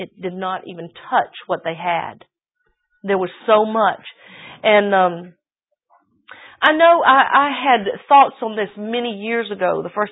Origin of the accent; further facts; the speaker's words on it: United States; And of course, in my mind, because I'm an American, I'm thinking big government.